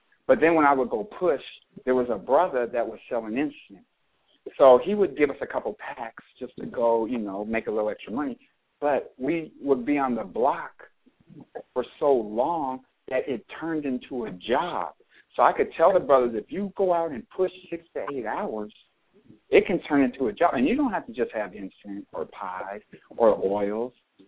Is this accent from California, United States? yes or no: no; Seattle, Washington, United States; well, I was born and raised in Seattle. Don't have no formal education.